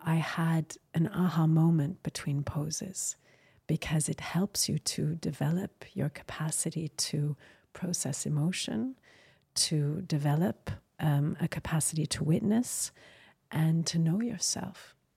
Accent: Jordan; And then I was a Jordanian national. And then I would start to tell people I'm Jordanian.

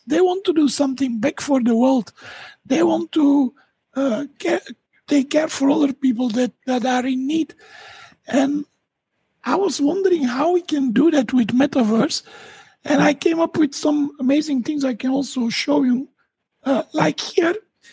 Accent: Dendermonde, Flanders, Belgium; I'm from Belgium, and I'm from a city called Dendermonde.

